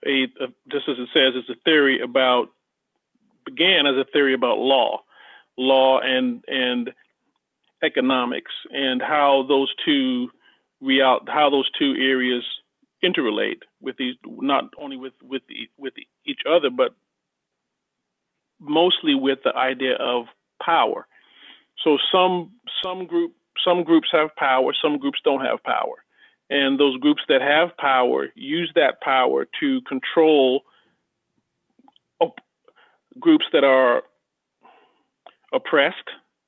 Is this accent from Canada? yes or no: yes; Canada; moved away as an adult; also born or lived in Antigua; now in United States; I was born on a small West Indian island called Antigua. I grew up in Canada. I'm a Canuck. I'm a Canadian. And came to the States to receive my post-high school education.